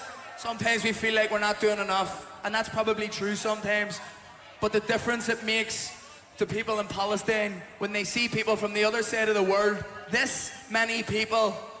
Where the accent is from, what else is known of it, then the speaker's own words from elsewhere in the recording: Belfast, Northern Ireland, United Kingdom; also born or lived in Derry; We're from West Belfast, a place still under British occupation, and Derry. So we understand colonialism.